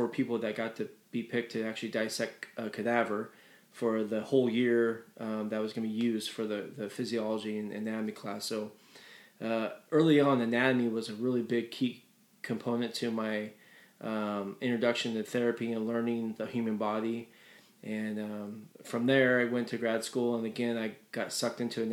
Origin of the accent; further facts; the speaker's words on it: Oroville, California, United States; now in Chico, United States; Yeah, I'm from Oroville, California. I was born and raised around the area and been living in Chico since 2007.